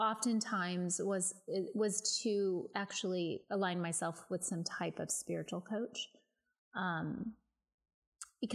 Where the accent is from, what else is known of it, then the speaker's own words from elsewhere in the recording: Midwest, United States; I came from the Midwest where there was a lot of judgment.